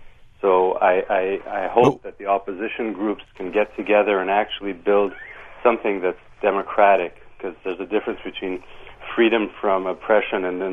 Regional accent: Iran; now in Montreal, Canada; I'm Iranian. I was born in Iran, and I lived through the revolution in Iran.

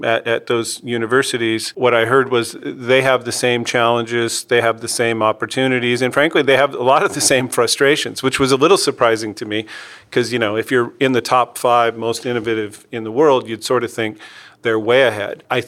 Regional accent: United States; Well, if we just step back and look at Australia, being American, you know, I appreciate the fact that, you know, the United States, at least relative to Europe, is a young nation.

